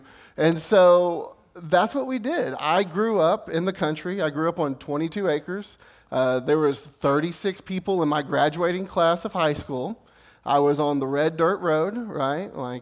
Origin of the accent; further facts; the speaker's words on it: Houston, Texas, United States; born there; I was born in Houston, off of Shepherd and Little York area.